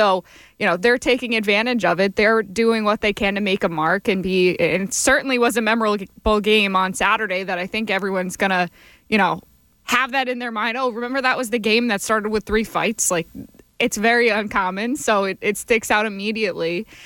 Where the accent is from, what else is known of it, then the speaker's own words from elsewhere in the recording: United States; But and obviously we're both American.